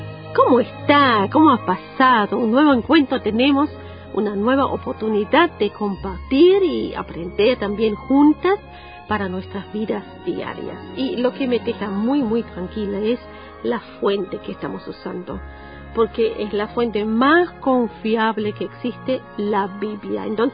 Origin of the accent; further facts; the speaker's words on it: Germany; born there; Spanish is a second language; yo soy extranjera, ya se dan cuenta que el español no es mi idioma materno, nací en Alemania.